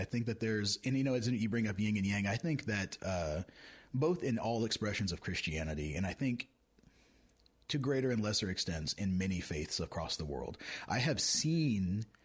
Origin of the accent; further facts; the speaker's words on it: Indiana, United States; I was born and raised in Indiana.